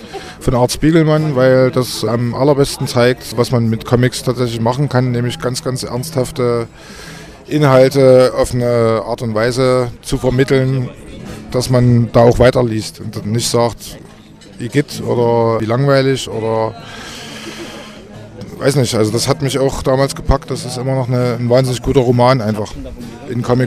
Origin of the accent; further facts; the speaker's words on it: Germany; ich bin ja noch ein Kind der DDR